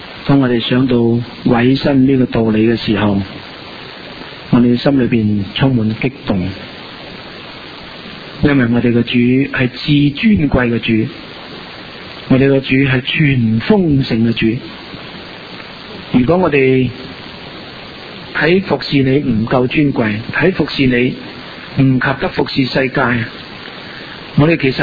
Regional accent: Guangdong, China; accent: Cantonese; 我们广东话说准备一煲

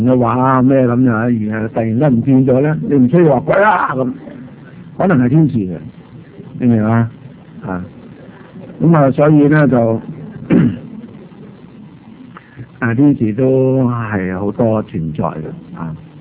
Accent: Canada; 我哋加拿大人咧，平均每一個人孭政府嘅債40,000

